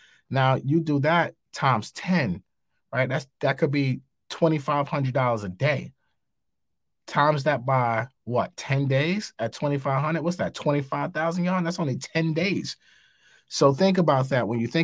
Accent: New York City, New York, United States; Ah, man, I think New York City is one of these interesting markets. I'm from New York. I live in New York.

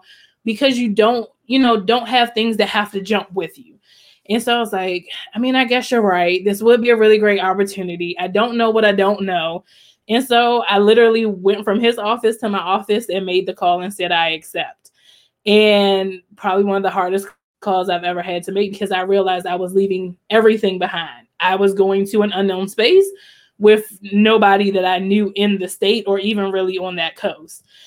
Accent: College Park, Maryland, United States; I mean, I grew up in College Park, Maryland.

